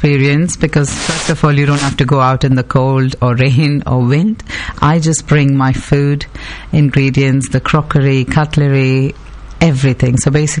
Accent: India; English is a second language; moved away as an adult; because I came from India and I was here on my own.

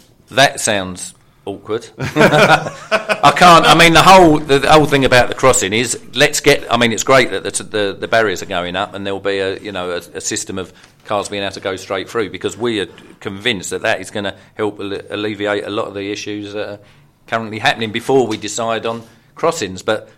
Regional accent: East of England, United Kingdom; accent: Essex; I'm an Essex boy. I've been, you know, I was born and raised and lived in Essex all my life. I know what it's like. I've got the accent. I went to school in Romford. I went to college in Colchester

